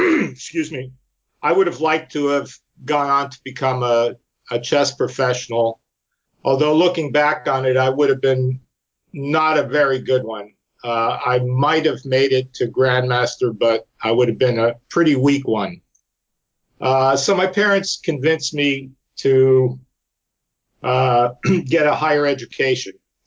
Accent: New Jersey, United States; I grew up in New Jersey, and I won the New Jersey Junior Championship a few times and placed high in the U.S. Junior Championships.

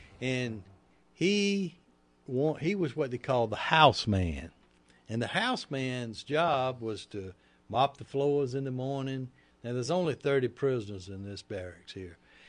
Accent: Augusta, Georgia, United States; I was from Augusta, Georgia.

